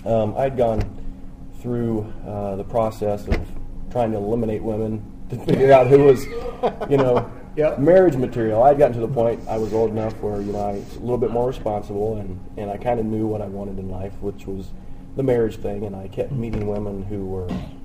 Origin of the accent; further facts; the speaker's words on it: Ohio, United States; Born and raised and hardly ever left. Well, actually, I've left a lot, but in Ohio.